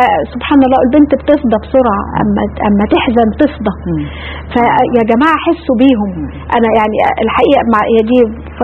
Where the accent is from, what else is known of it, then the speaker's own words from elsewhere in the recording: Egypt; يقول لك عندنا في مصر يقول لك ياخدها تمساح ياكلها تمساح ولا ياخدها فلاح